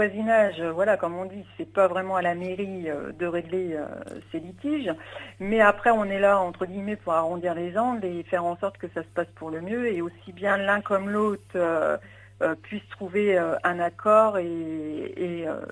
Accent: Bayeux, Normandy, France; les anciens me connaissent puisque j'ai grandi à Bayeux.

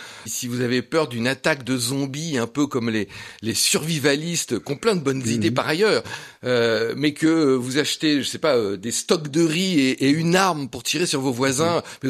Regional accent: Privas, Auvergne-Rhône-Alpes, France; Simplement, moi, j'ai grandi en Ardèche, à Privas plus précisément.

